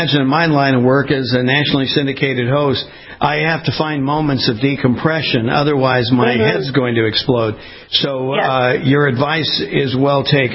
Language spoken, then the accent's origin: English; West Coast, United States; I mean, I grew up on the West Coast, so we got hit by earthquakes